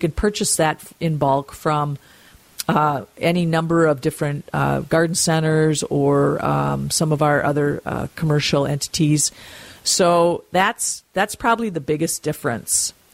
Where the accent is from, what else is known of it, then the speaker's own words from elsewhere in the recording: Mound, Minnesota, United States; we will be at Surfside in Mound, my hometown.